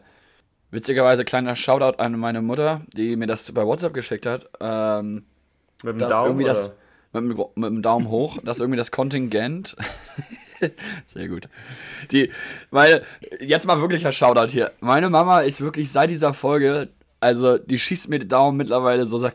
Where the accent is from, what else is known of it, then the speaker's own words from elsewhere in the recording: Germany; now in London, United Kingdom; Der Franzosenanteil hier in London ist extrem hoch. Also wir waren als Deutsche ein bisschen allein gelassen, muss ich sagen.